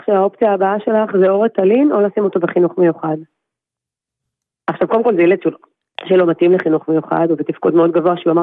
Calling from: Nahariya, Northern District, Israel; אני מדברת מנהריה, זה חשוב פשוט

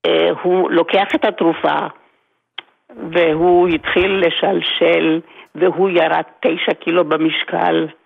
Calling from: Kfar Saba, Central District, Israel; מכפר סבא, ואחי גר בשכנות איתי.

